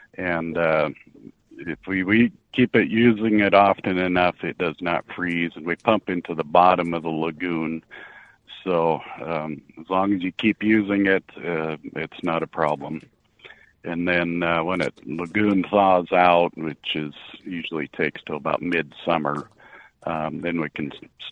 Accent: Washington, United States; We're originally from Northwest Washington, and we dairied there.

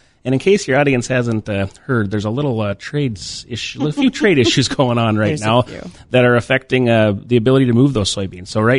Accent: Daisy, North Dakota, United States; Yeah, I'm from Daisy, North Dakota, a big metropolis of 76 people, roughly.

